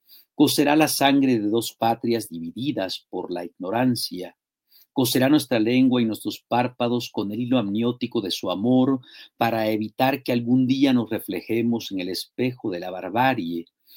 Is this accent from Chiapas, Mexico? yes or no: yes; Villa Comaltitlán, Chiapas, Mexico; estando aquí mismo en Chiapas y, bueno, viviendo en mi pueblo, en Villa Comaltitlán.